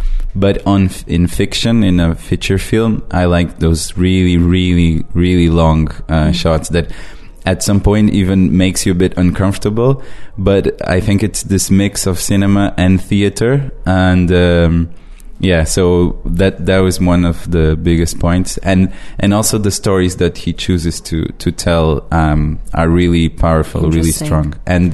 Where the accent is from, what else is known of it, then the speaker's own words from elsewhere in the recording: the South, Portugal; English is a second language; I'm not from Lisbon, I'm from the south